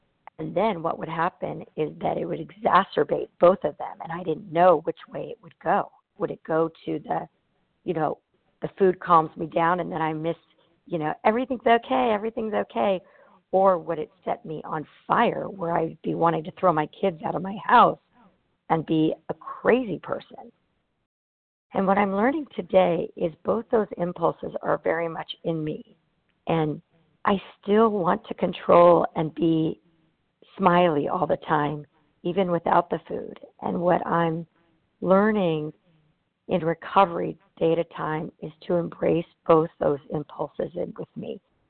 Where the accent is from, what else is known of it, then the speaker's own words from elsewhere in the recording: California, United States; from Southern California, and I am gratefully recovered today by the grace of God.